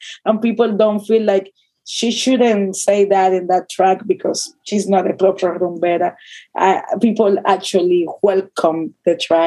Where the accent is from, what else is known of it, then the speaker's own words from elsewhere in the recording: Havana, Cuba; Like, that was my childhood, right? Like, I was born in Santo Suarez. Like, that's my people.